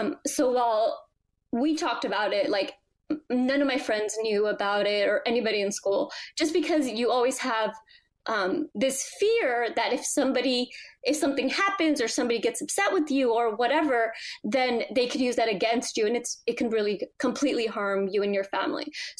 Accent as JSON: {"language": "English", "region": "California", "country": "United States", "tie": "born or raised there", "said": "The town I grew up in California, it's a very heavily policed town."}